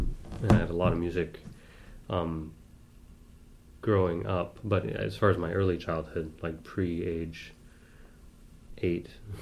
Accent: Seattle, Washington, United States; I grew up in Seattle, actually.

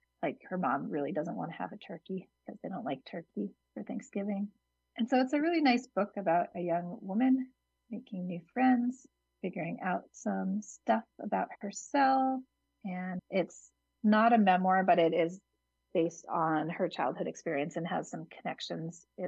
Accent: Hudson, New York, United States

